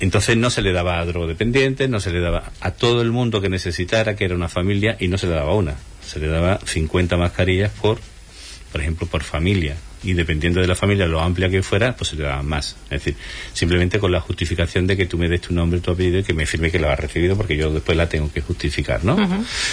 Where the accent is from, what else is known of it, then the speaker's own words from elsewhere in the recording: Alcalá de Guadaíra, Andalusia, Spain; moved away as an adult; now in Huelva, Spain; Yo no soy de Huelva, yo soy de Alcalá de Guadaira, de Sevilla. Me casé con una onubense y desde entonces vivo aquí, desde el año 87. Aunque llegué el 85, desde el año 87 estoy aquí en Huelva.